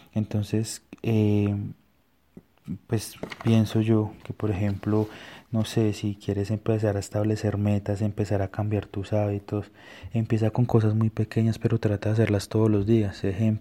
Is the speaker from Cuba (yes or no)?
no; Colombia; En mi país, en Colombia, tienes que más o menos invertirle 5 años.